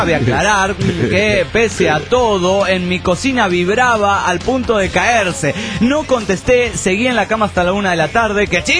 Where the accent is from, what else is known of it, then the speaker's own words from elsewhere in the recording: Salamanca, Guanajuato, Mexico; now in Ciudad Juárez, Mexico; Tengo 2 años de no ir a mi tierra, Salamanca, Guanajuato.